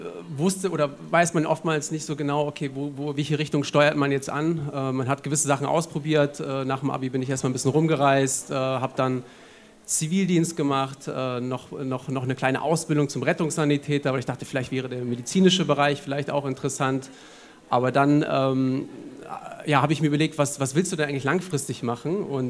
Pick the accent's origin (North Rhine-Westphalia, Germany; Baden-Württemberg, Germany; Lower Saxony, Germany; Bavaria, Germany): Lower Saxony, Germany; Hanover; das gibt's in Hannover, also meine Heimatstadt, nicht.